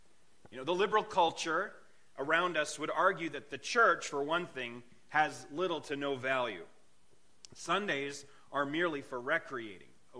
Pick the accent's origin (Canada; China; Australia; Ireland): Canada; now in United States; I actually am from Canada, born and raised, so if you hear strange words or weird accents, that's the fault of me being Canadian by birth. So I spent majority of my life up there. We moved down to Indiana just pre-COVID